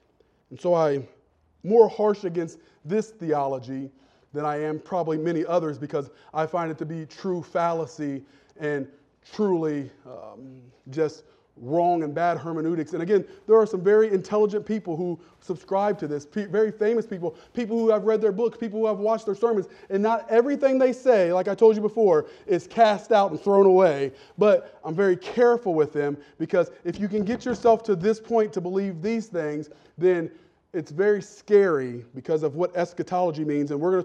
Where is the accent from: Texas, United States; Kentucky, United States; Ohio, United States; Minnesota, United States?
Ohio, United States; I preach like I'm from Southwest Ohio because I'm from Southwest Ohio